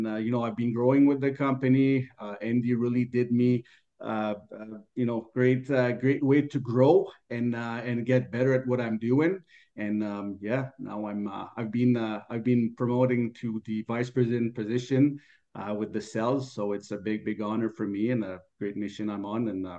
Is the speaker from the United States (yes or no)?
no; Canada; I'm a Canadian, you know, we're speaking French in Quebec, obviously, but I think, we're in bilingual country anyway